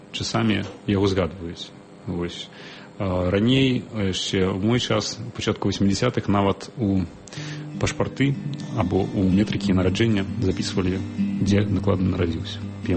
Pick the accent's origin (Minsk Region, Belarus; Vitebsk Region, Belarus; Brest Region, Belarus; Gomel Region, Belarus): Vitebsk Region, Belarus; Zadnye; born there; Я нарадзіўся ў вёсцы на Талачынчыне, Віцебская область. Вёска называецца Задньо, з такой дзіўнай назвай, але вёска зараз так называецца. Раней яна складалася з двух частак, адна з которых называлася Піямонт. Вось, менавіта ў гэтай частцы вёскі я нарадзіўся.